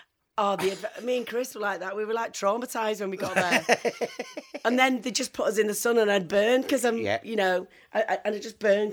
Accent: Stockport, North West England, United Kingdom; also born or lived in Manchester; I was actually born in Manchester, but I lived in Stockport.

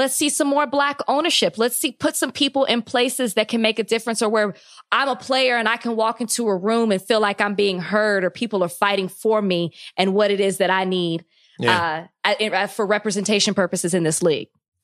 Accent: Dallas, Texas, United States; I'm from Dallas.

